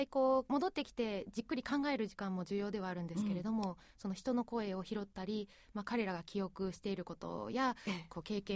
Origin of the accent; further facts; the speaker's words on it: Kagawa, Japan; born there; まあ、私は香川県生まれなんですけれども